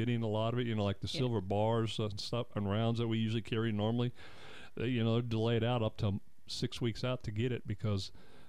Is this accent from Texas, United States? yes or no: yes; San Antonio, Texas, United States; moved away as an adult; now in Pensacola, United States; I mean, I grew up in San Antonio. I left at 18. Then I was in the Navy, and every 3 to 5 years I moved. And we've been here since 1995.